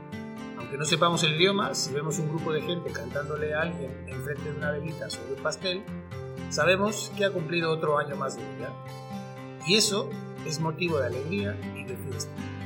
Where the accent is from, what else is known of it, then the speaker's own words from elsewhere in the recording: Peru; El surf es algo que me marcó también en mi infancia en Perú.